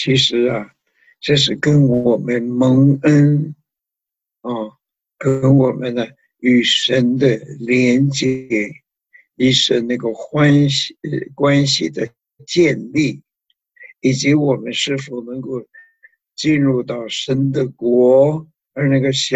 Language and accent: Chinese; China; 我们中国人对于宝贝的观念就是你要什么就有什么。